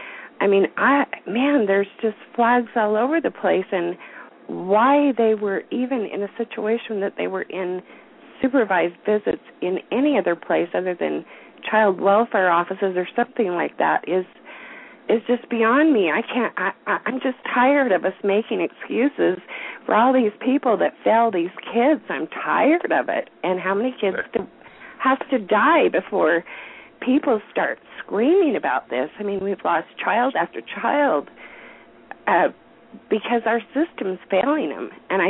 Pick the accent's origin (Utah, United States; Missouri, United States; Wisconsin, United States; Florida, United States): Utah, United States; now in Idaho, United States; from Idaho. And, man, the passion is high here. I am born and raised in Utah and moved to Idaho.